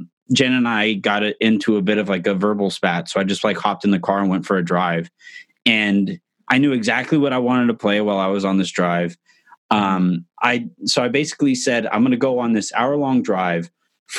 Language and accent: English; Yorba Linda, California, United States; I grew up in Yorba Linda.